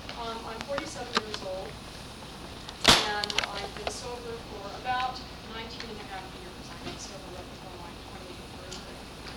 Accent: California, United States; I grew up in California to white, parents who also were very liberal, still are, and grew up in the 1960s in the San Francisco Bay Area.

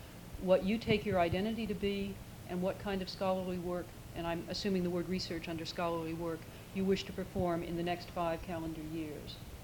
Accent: Colorado, United States; also born or lived in Chicago; I'm from Colorado, a long time on the East Coast. I came from Chicago to the East Coast

